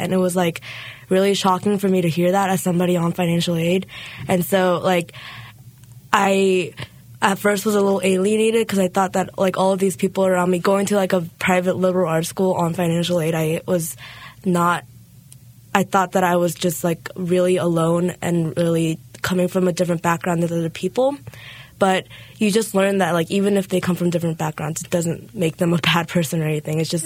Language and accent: English; the South, United States; now in Brunswick, United States; I go to Bowdoin College in Brunswick, Maine, and yeah, it was an adjustment because I am a Southerner and not a Mainer at all